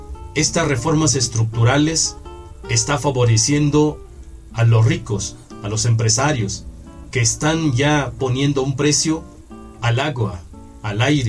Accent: Juchitán, Oaxaca, Mexico; zapoteco de Juchitán, Istmo de Tehuantepec, Oaxaca.

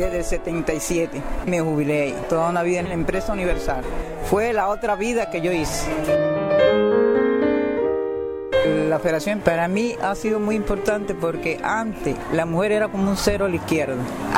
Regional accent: Manatí, Las Tunas, Cuba; Nací aquí en la Guinea de Manatí.

